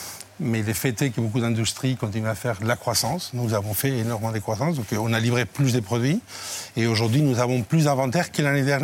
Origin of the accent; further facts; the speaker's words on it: Spain; accent: Spanish; French is a second language; J'ai un accent espagnol.